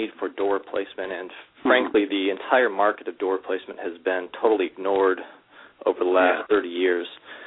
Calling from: Sacramento, California, United States; We're calling from Sacramento, actually just outside of Sacramento in the foothills of Lake Tahoe.

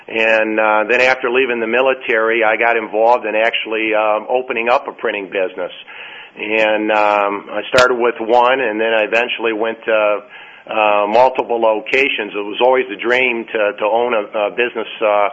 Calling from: Northville, Michigan, United States; I'm calling from Northville, Michigan. That's where our headquarters is.

